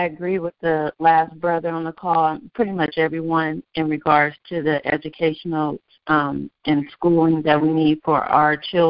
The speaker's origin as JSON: {"language": "English", "town": "Los Angeles", "region": "California", "country": "United States", "lives_now": "Washington, United States", "said": "I'm from Los Angeles, and I just moved here to Washington, D.C."}